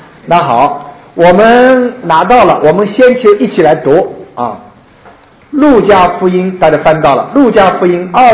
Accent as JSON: {"language": "Chinese", "country": "China", "said": "主啊，我们过去中国人不认识你，以致犯下了太多的罪孽"}